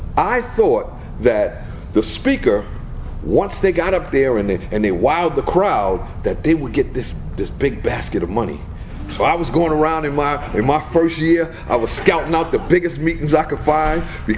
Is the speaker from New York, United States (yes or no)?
yes; Yonkers, New York, United States; I had commitments for a Thursday in Yonkers. I'm from Yonkers.